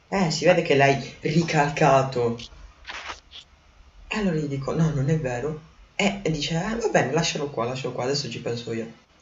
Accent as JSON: {"language": "Italian", "town": "Angri", "region": "Campania", "country": "Italy", "said": "Vengo da Angri, in provincia di Salerno."}